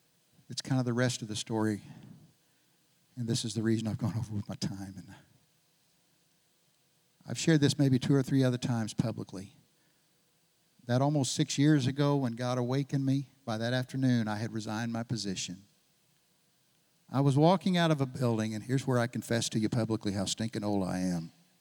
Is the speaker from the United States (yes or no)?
yes; Oklahoma City, Oklahoma, United States; I was born and raised in Oklahoma City. To go to a town of 12,000 was like a totally different world for me.